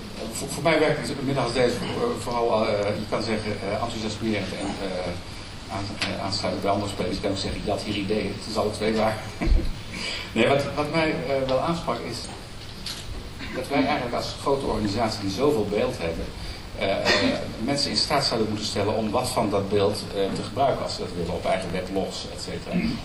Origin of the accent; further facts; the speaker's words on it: Zeeland, Netherlands; ik kom zelf uit Zeeland.